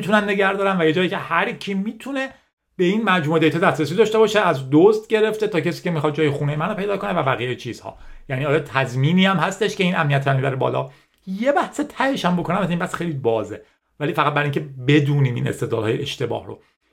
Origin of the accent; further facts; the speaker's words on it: Iran; برای ما ایرانیایی که تو شرایط ایران بزرگ شدیم خیلی درکش یه خورده سخت‌تره